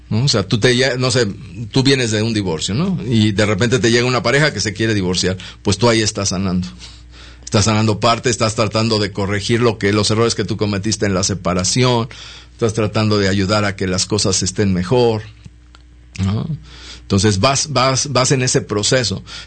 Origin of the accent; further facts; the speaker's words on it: Mexico; que es la que nos corresponde a nosotros como mexicanos